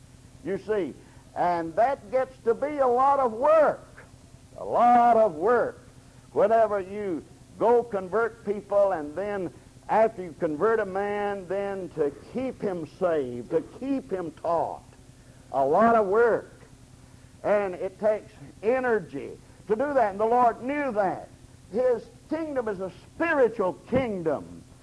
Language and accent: English; Florence, Alabama, United States; The church I was raised in Florence, Alabama, has been in the liberal camp since the late 50s, early 60s.